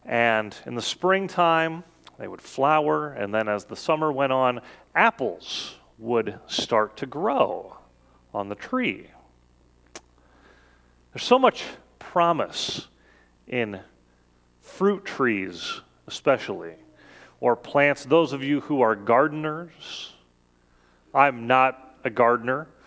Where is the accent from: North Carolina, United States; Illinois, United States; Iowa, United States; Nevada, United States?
Iowa, United States; Sioux City; Growing up in Sioux City, Iowa, my grandparents had these two big apple trees in their backyard.